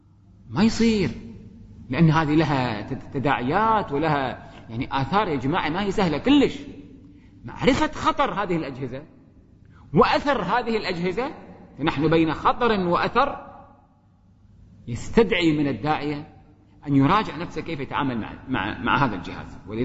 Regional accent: Kuwait; الديوانية عندنا في الكويت

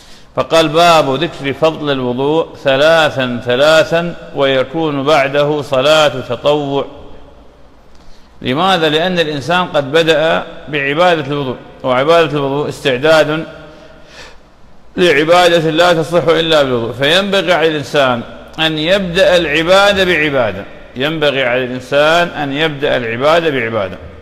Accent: Iraq; moved away; كانت في بلادنا العراق، أعادنا الله إليه بخير وسلامة وأمن وأمان وإيمان.

